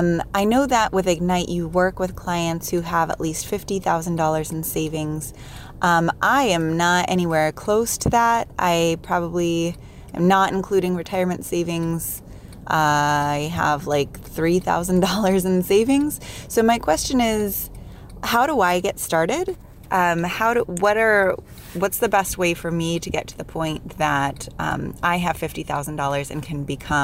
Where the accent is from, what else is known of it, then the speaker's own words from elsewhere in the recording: St. Louis, Missouri, United States; I am from St. Louis, Missouri. I'm 33 years old.